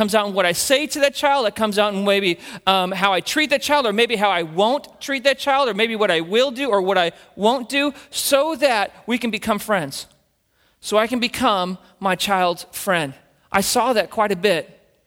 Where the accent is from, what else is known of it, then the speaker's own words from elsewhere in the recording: Carson City, Nevada, United States; We came from Carson City, Nevada.